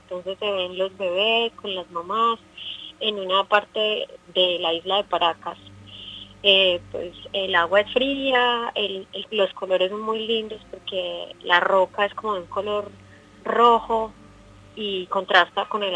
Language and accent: Spanish; Colombia; soy de Colombia, soy ingeniera ambiental.